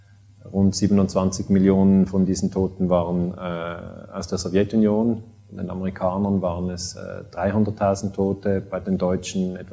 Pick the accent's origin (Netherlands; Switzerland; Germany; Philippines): Switzerland; ich bin 44 Jahre alt, ich komme aus der Schweiz.